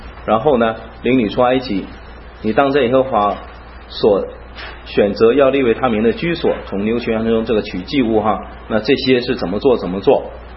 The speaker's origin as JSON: {"language": "Chinese", "country": "China", "said": "如果不纪念那个困苦，我们中国人叫做什么，好了疮疤就忘了疼哈。"}